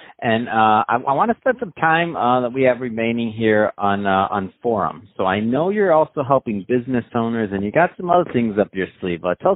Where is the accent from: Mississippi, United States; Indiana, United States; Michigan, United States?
Michigan, United States; I'm from Michigan, and I still remember seeing him.